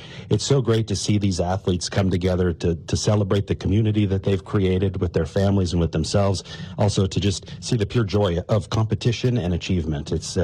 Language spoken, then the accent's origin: English; Wilsall, Montana, United States; Wilsaw, Montana. Oh yeah, so, sure. Yeah, north of Livingston.